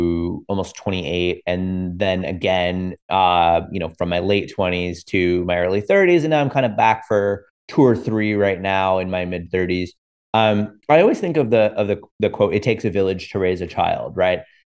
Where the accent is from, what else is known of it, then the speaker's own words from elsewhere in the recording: Florida, United States; So I come from a restaurant background, which I mentioned in growing up in Florida.